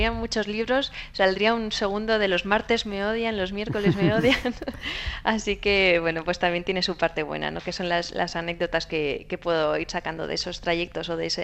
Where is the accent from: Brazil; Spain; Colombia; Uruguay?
Spain; Pamplona, Navarre; siempre pues tengo presente a Pamplona y a mi tierra